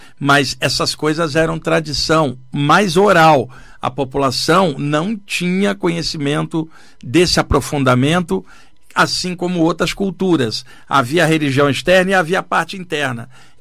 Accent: Rio de Janeiro, Brazil; now in São Paulo, Brazil; Eu falo isso com tristeza, porque eu sou do Rio, mas São Paulo é o motor do país. Eu te falo como alguém que é carioca e mora em São Paulo.

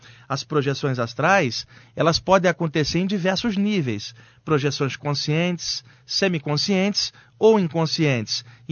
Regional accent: Maranhão, Brazil; now in São Paulo, Brazil; eu tenho 1 metro e pouco de altura, sou moreno, eu sou do Maranhão, vim para São Paulo.

